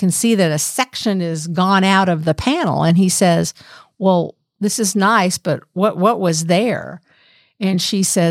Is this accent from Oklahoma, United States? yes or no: yes; Oklahoma, United States; I'm from Oklahoma. That's where I was born. That's where my parents grew up. That's where my heart is.